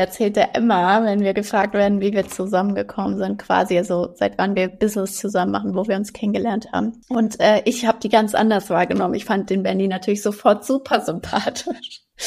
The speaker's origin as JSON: {"language": "German", "town": "Frankfurt", "region": "Hesse", "country": "Germany", "tie": "born or raised there", "said": "Vor vielen Jahren haben sich unsere Wege in meiner Heimat in Frankfurt schon auf einem Event getroffen"}